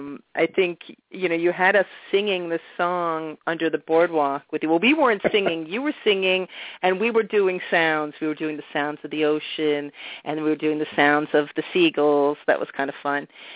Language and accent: English; Scotland, United Kingdom; Well, I'm Scottish too, so that must be why I'm comfortable with you.